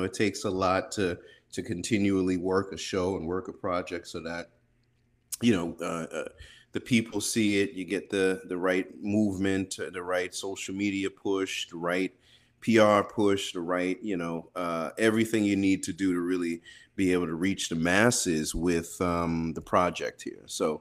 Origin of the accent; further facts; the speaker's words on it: Long Island, New York, United States; also born or lived in Brooklyn; and grew up in born in Brooklyn and grew up in Long Island, New York.